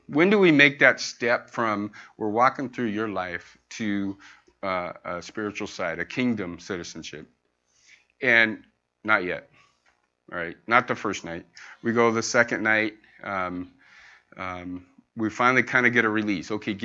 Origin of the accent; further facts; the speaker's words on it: Seattle, Washington, United States; You know, we're snobs. We're from Seattle, so...